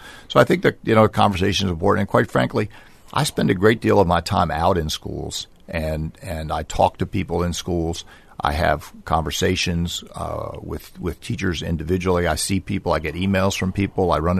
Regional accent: Maryland, United States; I grew up in Prince George's County. I came back to Prince George's County knowing that there were significant issues confronting the district.

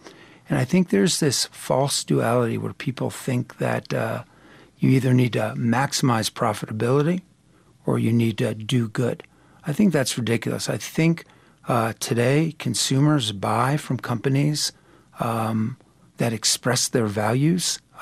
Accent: Newark, New Jersey, United States; Well, I spent a lot of my life in New Jersey, and my daughter wears a T-shirt that says, New Jersey, only the strong survive.

